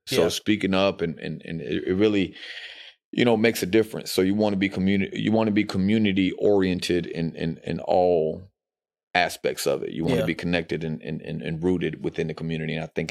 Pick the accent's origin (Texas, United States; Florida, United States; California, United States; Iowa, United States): Florida, United States; Fort Myers; Well, you know, it's my hometown. Yeah, my children are here. My family's here. My businesses are here.